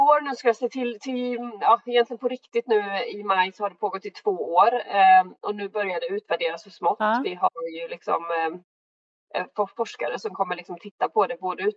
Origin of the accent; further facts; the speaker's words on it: Sjömarken, Västra Götaland County, Sweden; also born or lived in Småland; Men jag är uppväxt i Sjömärken egentligen då.